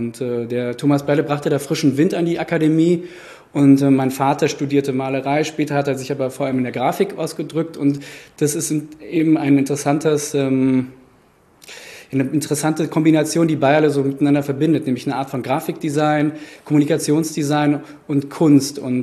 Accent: Frankfurt, Hesse, Germany; auch in einem Umfeld aufgewachsen bin in Frankfurt, ja, Frankfurter Schule, 68er.

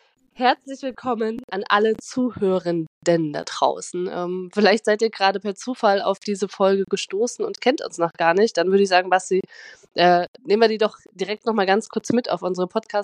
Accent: Potsdam, Brandenburg, Germany; ich selbst bin Potsdamer und Basti ist Berliner

